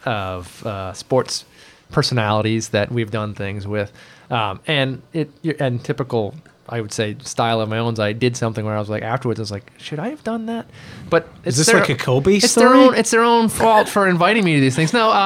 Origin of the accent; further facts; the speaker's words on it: Massachusetts, United States; I grew up in Massachusetts.